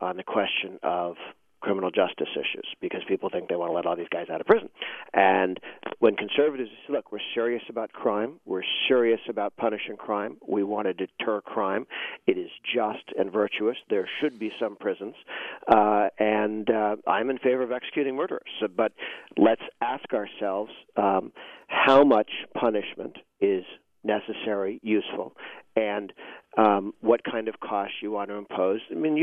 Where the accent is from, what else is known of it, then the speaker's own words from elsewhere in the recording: Massachusetts, United States; I'm from Massachusetts.